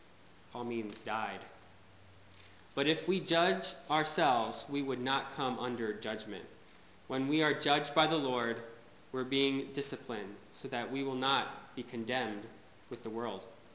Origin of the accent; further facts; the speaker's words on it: United States; It's something that I've heard my whole life growing up in America.